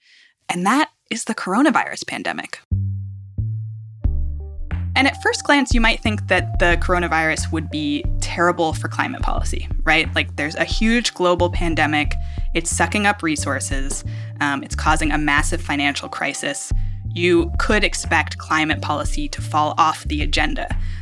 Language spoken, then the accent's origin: English; United States; I mean, and it is fascinating for me sort of listening to these debates as an American